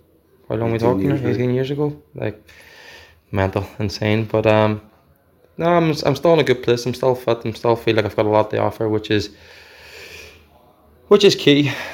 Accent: Derry, Northern Ireland, United Kingdom; moved away as an adult; I'm born and raised in Derry. I was a Derry fan obviously growing up.

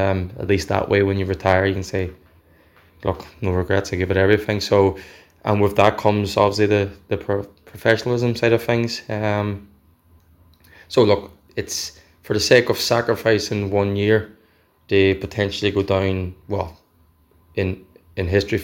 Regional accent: Derry, Northern Ireland, United Kingdom; moved away as an adult; I'm born and raised in Derry. I was a Derry fan obviously growing up.

